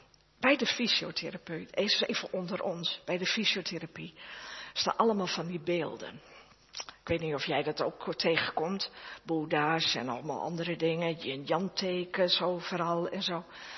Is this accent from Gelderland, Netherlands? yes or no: no; Roden, Drenthe, Netherlands; Ik kom uit Roden.